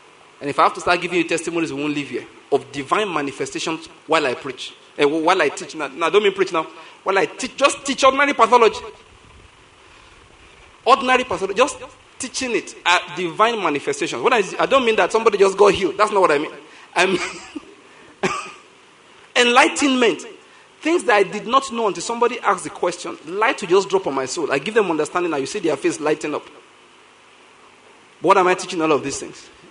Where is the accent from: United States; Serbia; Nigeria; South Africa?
Nigeria; Ondo; now in Enugu, Nigeria; For information, I'm from Ondo State. I did my postgraduate in Lagos, and now I'm in Enugu.